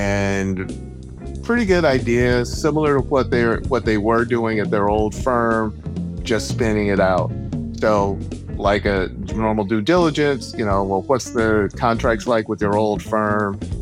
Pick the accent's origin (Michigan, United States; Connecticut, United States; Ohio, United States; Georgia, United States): Michigan, United States; Flint; Born and raised in Flint.